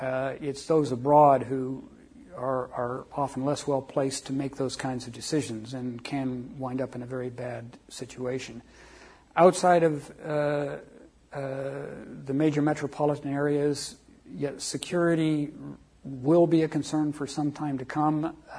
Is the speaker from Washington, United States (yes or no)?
yes; Spokane, Washington, United States; I'm from Spokane.